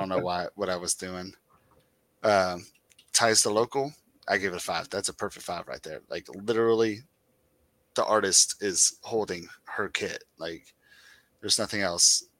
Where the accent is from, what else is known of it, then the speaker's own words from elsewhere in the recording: Kentucky, United States; I don't know. I'm from Kentucky.